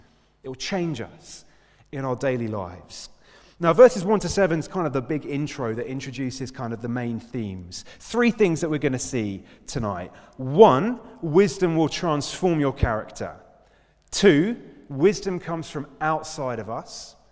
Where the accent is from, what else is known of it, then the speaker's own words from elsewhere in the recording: Cambridge, East of England, United Kingdom; I grew up in Cambridge, surrounded by people from Cambridge University.